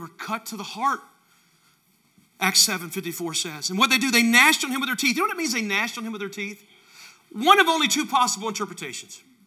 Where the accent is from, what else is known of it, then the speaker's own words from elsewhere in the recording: West Virginia, United States; My dad, again, I came from West Virginia. We have sayings for everything.